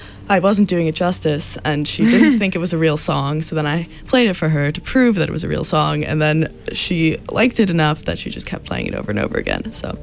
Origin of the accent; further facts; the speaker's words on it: New Jersey, United States; I am from New Jersey.